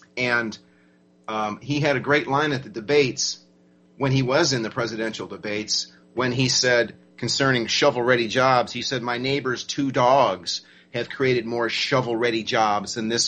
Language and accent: English; United States